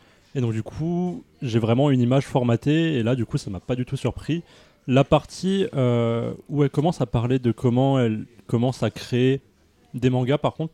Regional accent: France; Moi, en tant que Français, jeune Français

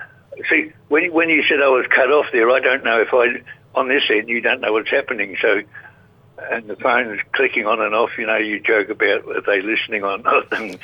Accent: England, United Kingdom; now in Australia; I know I'm English, I'm British, I'm Aussie too, mate.

